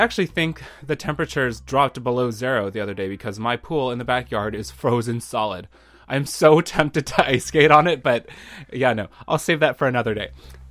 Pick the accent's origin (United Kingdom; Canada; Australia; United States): Canada; And, you know, even though we're Canadian, we live just a couple hours outside of Seattle.